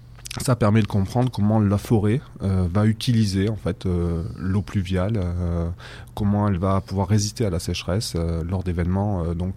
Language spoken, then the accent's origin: French; Nouvelle-Aquitaine, France; je suis du Lot-et-Garonne, pas très bien, mais j'ai effectué mes études à Bordeaux